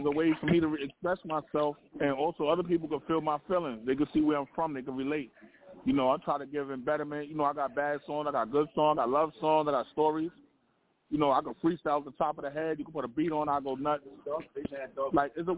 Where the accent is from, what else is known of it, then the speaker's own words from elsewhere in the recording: Brooklyn, New York, United States; I rep the whole New York. I'm from Brooklyn, but I'm here for the New York State.